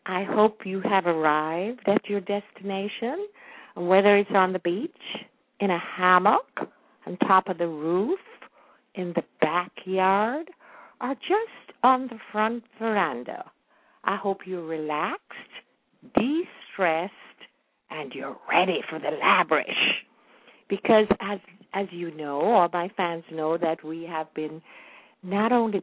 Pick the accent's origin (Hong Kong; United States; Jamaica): Jamaica; I really never appreciated all the beauty I had around me when I grew up in Jamaica.